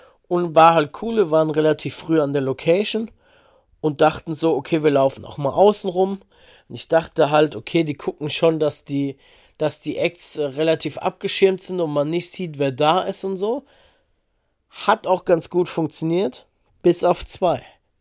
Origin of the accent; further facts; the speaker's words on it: Darmstadt, Hesse, Germany; ich bin ja aus der Nähe von Darmstadt, bin ja in Darmstadt auch geboren und da, wo ich wohne, im Odenwald